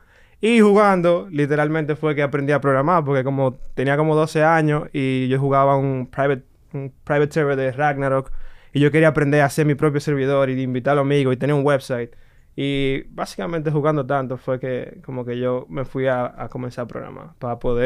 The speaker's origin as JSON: {"language": "Spanish", "town": "Santiago de los Caballeros", "region": "Santiago", "country": "Dominican Republic", "tie": "born or raised there", "moved": "as an adult", "lives_now": "Santo Domingo, Dominican Republic", "said": "Yo nací en Santiago, Santiago de los Caballeros, y me quedé allá hasta que terminé el colegio y vine aquí a Intega a estudiar a los 18 años. Y básicamente me he quedado desde aquí, desde Intec, en Santo Domingo."}